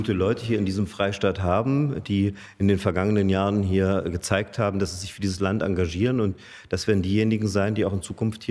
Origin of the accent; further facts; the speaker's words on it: Görlitz, Saxony, Germany; Görlitz ist meine Heimat. Da bin ich geboren, da bin ich aufgewachsen. Dort bin ich so oft wie nirgendwo.